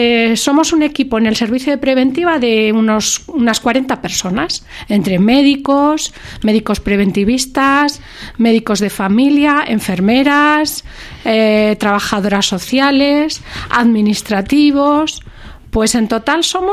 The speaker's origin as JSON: {"language": "Spanish", "country": "Spain", "said": "somos los españoles unas personas tan sociables, que nos queremos reunir, que nos queremos ir de fiesta"}